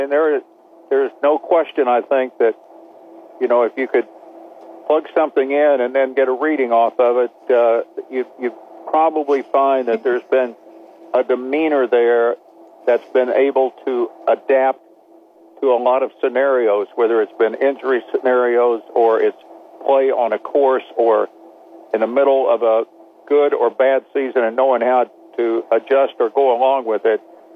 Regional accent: Oklahoma, United States; I am from Oklahoma.

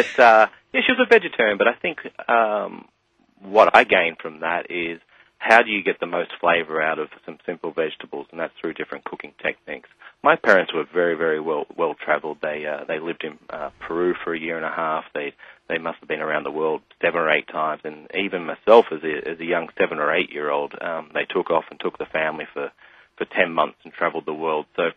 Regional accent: Australia; Yeah, I think growing up in Australia

